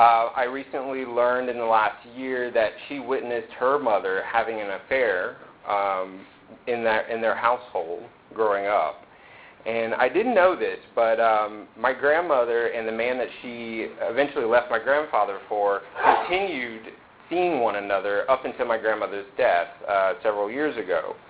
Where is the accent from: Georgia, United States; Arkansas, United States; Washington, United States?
Georgia, United States; I was born in Georgia, about northwest of Atlanta. I am 33 years old, and I'm gay. And growing up in the South as a black man, black person, and being gay was very difficult.